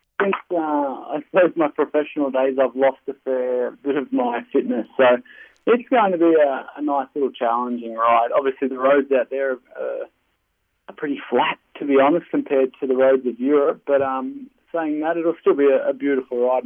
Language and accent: English; Bathurst, New South Wales, Australia; I suppose you could say I'm a country boy. I was born in Bathurst. I grew up here. We're regional. We're not Sydney.